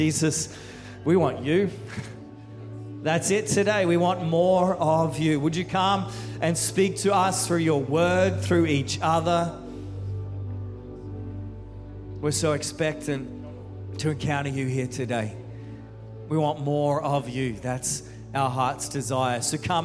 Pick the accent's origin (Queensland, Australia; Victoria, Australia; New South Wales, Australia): Queensland, Australia; Brisbane; now in Canberra, Australia; I'm a Queenslander. I was born in Brisbane, been living in Canberra 20 years, but Queenslander.